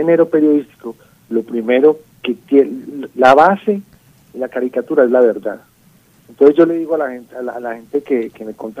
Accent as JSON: {"language": "Spanish", "country": "Colombia", "said": "esos somos los colombianos"}